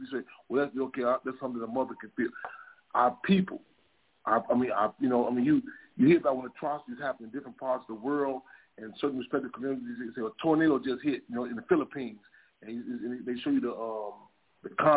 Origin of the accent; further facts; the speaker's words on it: Chicago, Illinois, United States; I live down south. I'm from Chicago.